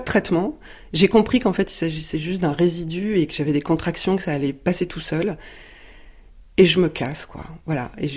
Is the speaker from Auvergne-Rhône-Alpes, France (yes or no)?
no; Brittany, France; born there; Je suis née en Bretagne, je suis pas du tout roumaine.